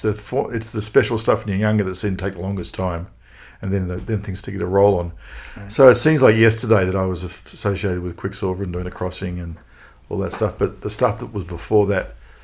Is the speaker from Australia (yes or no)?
yes; Sydney, New South Wales, Australia; born there; I was born in Sydney.